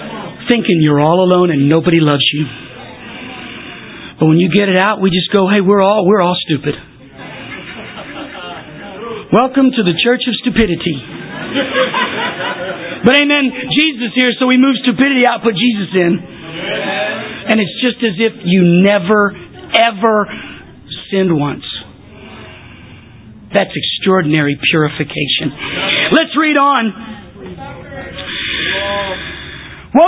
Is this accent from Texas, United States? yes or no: yes; Texas, United States; Growing up in East Texas, when I was a kid, nothing was open Sunday morning.